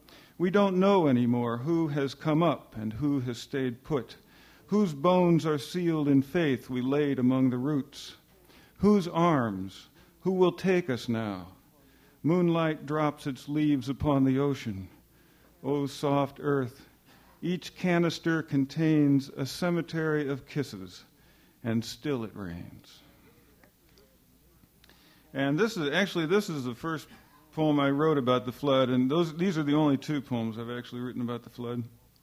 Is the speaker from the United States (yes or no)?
yes; St. Louis, Missouri, United States; When I lived in St. Louis, which I grew up in St. Louis, when I lived in St. Louis, I was a plumber.